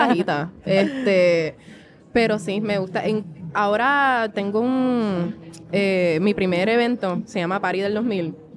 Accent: Dorado, Puerto Rico; Yo nací criada en Dorado

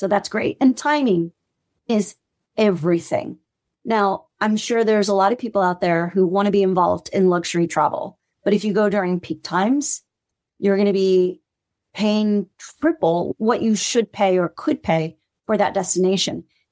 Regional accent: Hawaii, United States; I grew up in Hawaii.

